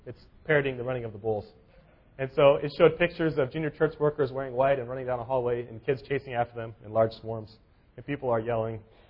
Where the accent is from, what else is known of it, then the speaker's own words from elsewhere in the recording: California, United States; Now, I grew up in California. It was always warm outside.